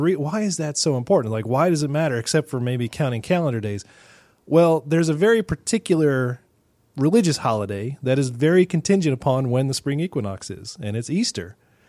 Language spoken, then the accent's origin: English; Ireland; That'll cue my exit as an Irishman who promised not to fight in between Italians.